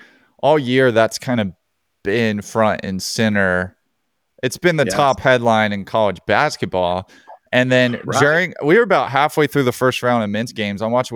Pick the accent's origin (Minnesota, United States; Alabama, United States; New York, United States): Alabama, United States; Auburn, I'm from Alabama, Auburn, UAB, and Samford were all playing in Spokane.